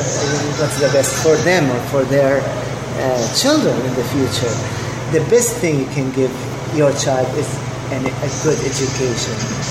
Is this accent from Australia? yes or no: no; Damascus, Damascus Governorate, Syria; moved away as an adult; now in North Carolina, United States; I'm originally a Kurd. I was born in Syria. I lived most of my life in Damascus. I immigrated to the U.S. In 2004, and I've been living in North Carolina since then.